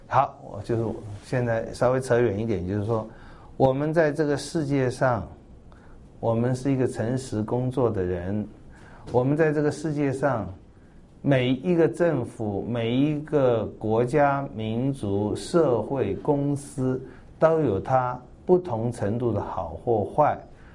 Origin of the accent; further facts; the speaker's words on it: Taiwan; 吃我们台湾人纳税钱的